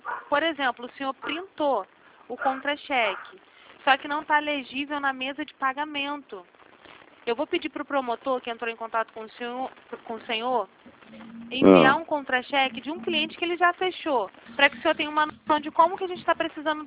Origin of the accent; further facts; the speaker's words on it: Rio de Janeiro, Brazil; accent: Rio; fala do Rio.